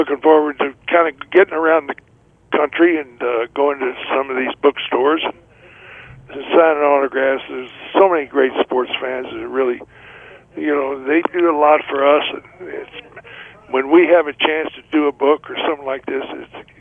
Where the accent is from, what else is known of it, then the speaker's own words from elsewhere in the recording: Louisville, Kentucky, United States; They came down here to Louisville, Kentucky, my hometown